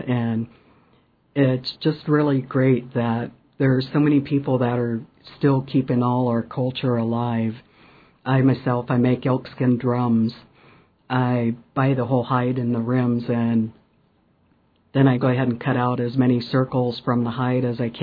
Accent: Seattle, Washington, United States; I was born and raised in Seattle

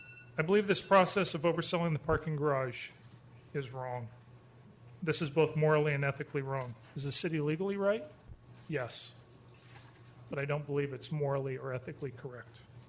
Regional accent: Anchorage, Alaska, United States; born there; now in Juneau, United States; I was born in Anchorage and have been a resident of Juneau since 1996.

